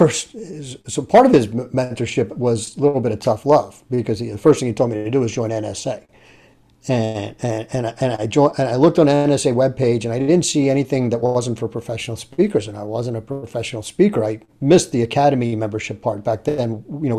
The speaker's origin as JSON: {"language": "English", "town": "Philadelphia", "region": "Pennsylvania", "country": "United States", "said": "I'm from the Northeast."}